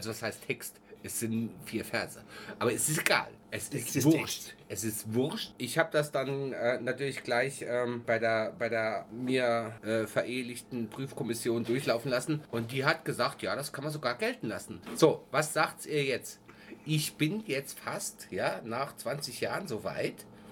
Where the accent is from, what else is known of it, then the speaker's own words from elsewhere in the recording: Germany; now in Austria; Das sag ich als Piefke, das liegt in der österreichischen DNA.